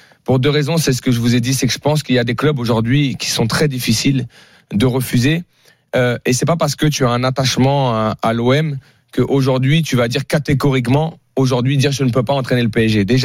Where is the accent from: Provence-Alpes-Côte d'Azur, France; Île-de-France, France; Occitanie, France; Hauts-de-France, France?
Île-de-France, France; Paris; born there; je suis né à Paris.